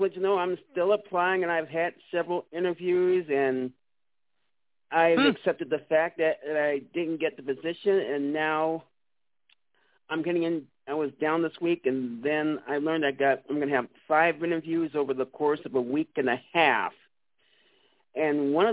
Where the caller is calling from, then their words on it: Manhattan, Kansas, United States; Leslie from Manhattan, Kansas.